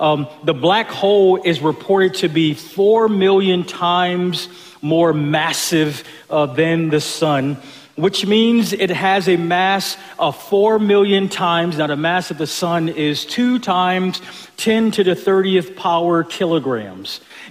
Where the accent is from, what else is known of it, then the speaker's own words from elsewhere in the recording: Buffalo, New York, United States; I'm planning a trip to my hometown of Buffalo to celebrate my 30-year high school reunion.